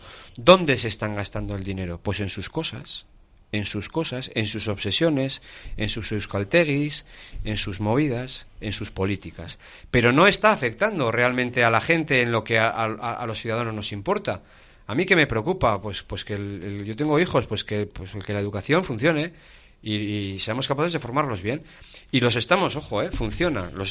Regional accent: Navarre, Spain; los navarros somos los españoles que más impuestos pagamos

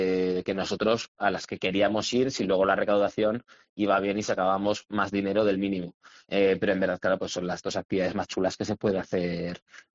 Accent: Villanueva, Aragon, Spain; a mí también me hacía ilusión pues hablar de mi pueblo, bueno, mi pueblo al uso, que es Villanueva, y, sí, y de poder también poner en valor pues eso, todo lo que se hace en el valle

